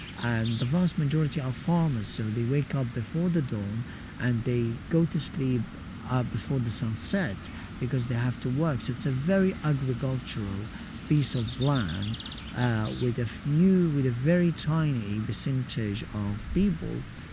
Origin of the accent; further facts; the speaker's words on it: Deir el-Balah, Gaza Strip, Palestine; I was born in Deir el-Balah and raised in Deir el-Balah, and I never left Deir el-Balah in my life. So it's a tiny refugee camp of around 15 square kilometers.